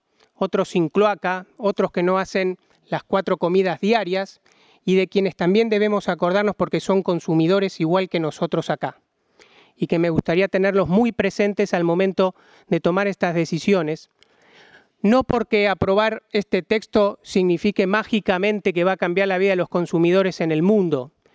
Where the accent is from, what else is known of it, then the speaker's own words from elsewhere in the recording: Argentina; La protección del consumidor, diríamos en mi país, no nació de un repollo